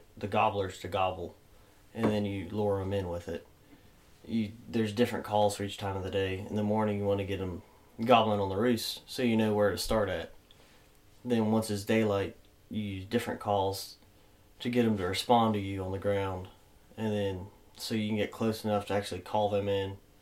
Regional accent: Ravenswood, West Virginia, United States; from Ravenswood, West Virginia. I'm 20 years old, and we're in my lathe shop.

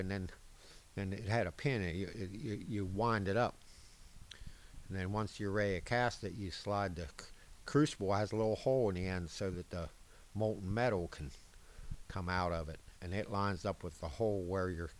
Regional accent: Weirton, West Virginia, United States; I am 60 years old. I'll be 61 in May, and I was born in Weirton at the Weirton General Hospital in 1957.

